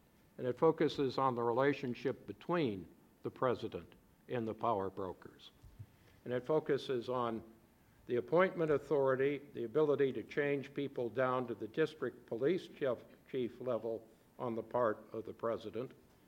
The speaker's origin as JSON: {"language": "English", "town": "Chicago", "region": "Illinois", "country": "United States", "said": "And I come from Chicago"}